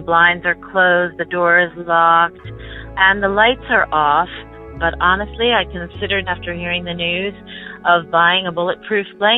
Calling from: Venice, Florida, United States; I am calling from Venice, Florida. I'm a first grade teacher.

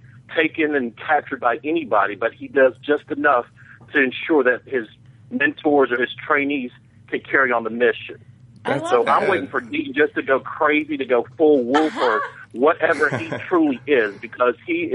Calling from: Tennessee, United States; I'm from Tennessee.

